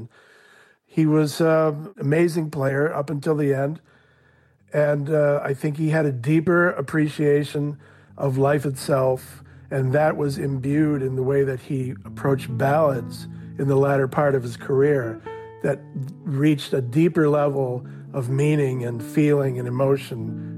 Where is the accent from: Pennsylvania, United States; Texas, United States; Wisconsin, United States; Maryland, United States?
Wisconsin, United States; Milwaukee; I grew up in Milwaukee.